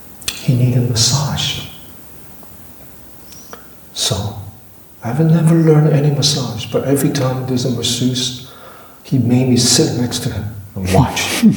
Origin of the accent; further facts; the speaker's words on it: New Jersey, United States; also born or lived in New York; Because I grew up here, in the States, New Jersey and New York, actually.